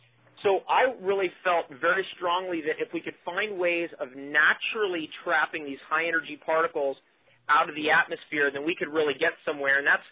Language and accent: English; California, United States; I grew up in Southern California. We have black widows in the East County of Southern California in every garage.